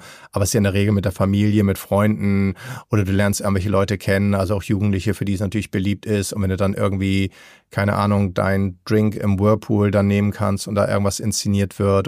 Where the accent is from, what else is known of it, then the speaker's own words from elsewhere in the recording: Kansas City, Missouri, United States; German is a second language; Eine der spektakulärsten Wasserrutschen ist übrigens in meiner alten Heimatstadt in Kansas City, aber mittlerweile geschlossen.